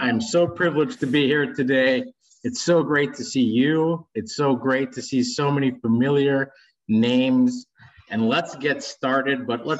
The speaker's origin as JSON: {"language": "English", "region": "West Virginia", "country": "United States", "tie": "born or raised there", "also_born_or_lived": "Bogota, Colombia / Chicago", "said": "I was born in Bogota, Colombia. I grew up in a small town in West Virginia. I moved to Chicago and lived there for 10 years."}